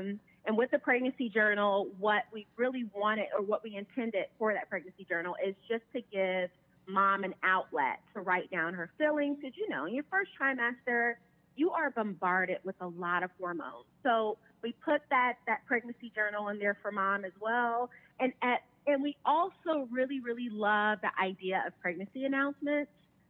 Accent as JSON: {"language": "English", "region": "Florida", "country": "United States", "also_born_or_lived": "Chicago", "said": "No, so I'm originally from Florida."}